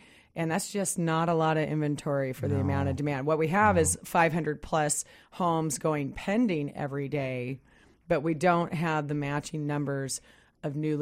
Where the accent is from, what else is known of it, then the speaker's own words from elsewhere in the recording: Midwest, United States; Because I know I come from the Midwest, and to me, even some of the code level that we use here in the Pacific Northwest would be considered green to them.